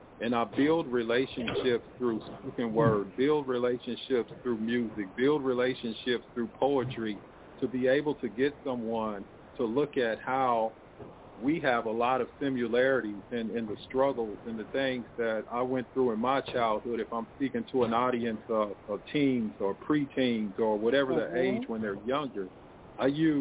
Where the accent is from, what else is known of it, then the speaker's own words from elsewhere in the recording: Kansas City, Missouri, United States; I'm from Kansas City, Missouri. So I'm calling from across I-70 on the other side.